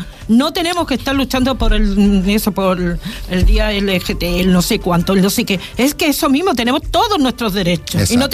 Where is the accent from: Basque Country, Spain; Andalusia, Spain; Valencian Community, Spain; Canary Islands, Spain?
Canary Islands, Spain; Fuerteventura; Pero lucho por mi tierra, porque para mí Fuerteventura es mi tierra.